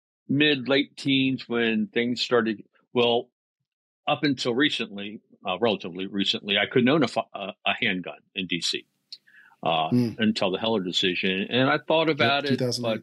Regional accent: United States; So I'm a native Washingtonian. There are not a whole lot of us around.

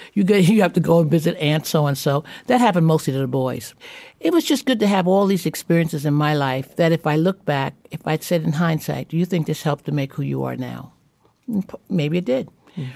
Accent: Bed-Stuy, New York, United States; I grew up in Bed-Stuy, but not Bed-Stuy.

